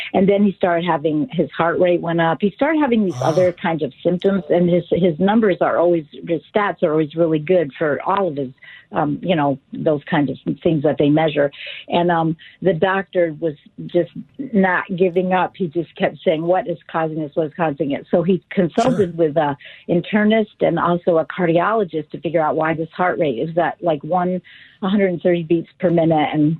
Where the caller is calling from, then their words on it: Newcastle, Washington, United States; Hi. Hi. I'm from Newcastle, Washington.